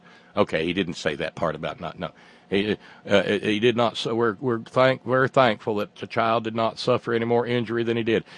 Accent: Alabama, United States; And God knows, growing up in Alabama, and a lot of people growing up elsewhere, are familiar with the silly old tradition of toilet papering someone's house.

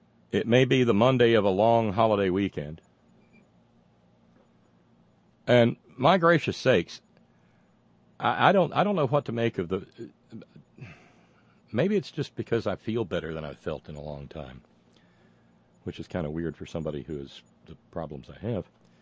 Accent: Alabama, United States; that wonderful hot dog that I love from down where I grew up in Alabama

